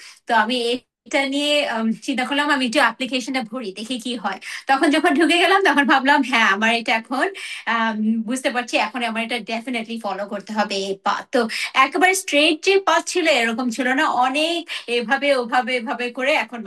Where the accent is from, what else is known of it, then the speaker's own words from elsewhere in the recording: Bangladesh; আমার চাইল্ডহুডটা মার্শাল্লাহ, আমার যেটা মনে আছে বাংলাদেশে আমরা এত মজা করতাম